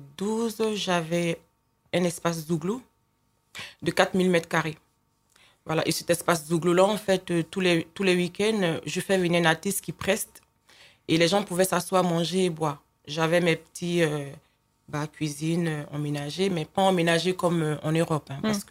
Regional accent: Côte d’Ivoire; Moi, je suis ivoirienne, 100%, donc du coup, chez nous, c'est du zouglou qu'on fait tous les dimanches.

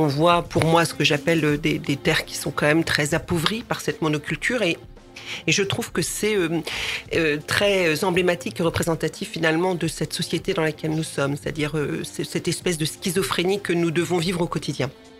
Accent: Brittany, France; now in Normandy, France; vous savez que je suis pas normande d'origine, moi je suis bretonne d'origine, mais j'arrive ici

